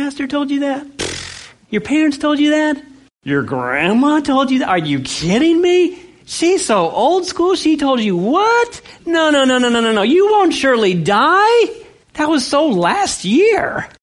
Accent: California, United States; I grew up in California and I remember getting in some fire ant piles.

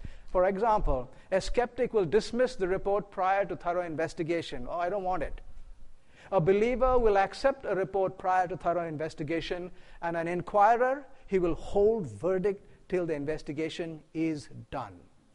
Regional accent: India; I come from India. India is a very diverse country, diverse in language, diverse in dress, diverse in food

